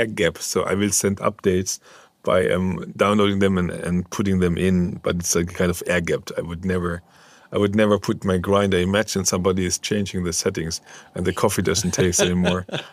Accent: Germany; When I came from Germany, we are so over-engineered and bureaucratic.

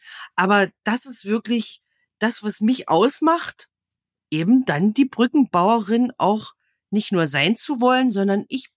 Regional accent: Saxony, Germany; also born or lived in Forst, Brandenburg; Aber ich bin sozusagen in der Lausitz öfter umgezogen und bin irgendwann im sächsischen Teil der Lausitz gelandet. Ah. Genau, da habe viele Jahre in einem kleinen Dörfchen, das heißt Grüngräbchen, da habe ich eine ganze Zeit lang gewohnt, über 20 Jahre

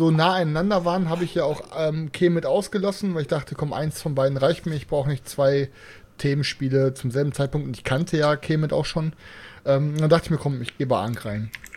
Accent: North Rhine-Westphalia, Germany; Ich komme aus dem Pott

